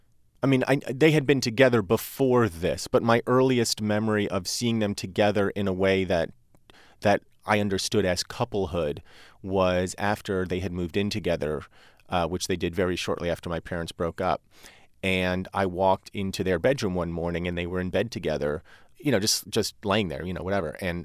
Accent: New Jersey, United States; Well, I grew up in New Jersey in, you know, my formative years were kind of the mid-80s, and the mid-80s in New Jersey became kind of like ground zero for American culture in general.

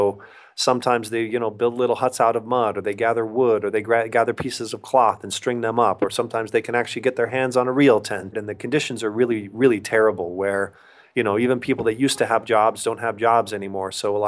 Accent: United States; I never try to hide the fact that I'm an American or anything like that.

